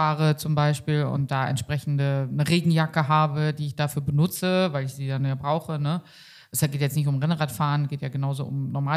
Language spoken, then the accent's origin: German; Northern Germany, Germany; ich komme ja aus Norddeutschland, ich bin hinterm Deich aufgewachsen.